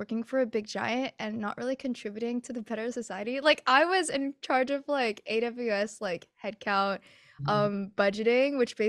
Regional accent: United States; now in Canada; I am currently in Canada, but I'm from the US.

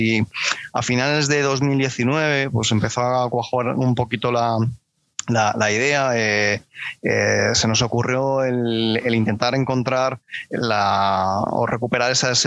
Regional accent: Madrid, Community of Madrid, Spain; Yo soy de Hortaleza, del distrito de Hortaleza, o barrio de Hortaleza, como le quieras llamar. Uh-huh. Y es un barrio con gen rockero dentro de la ciudad de Madrid.

